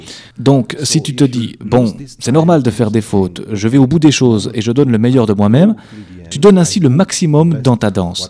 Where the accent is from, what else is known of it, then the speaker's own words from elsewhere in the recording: Bucharest, Romania; J'ai fait de la pédagogie à l'université chez moi à Bucarest.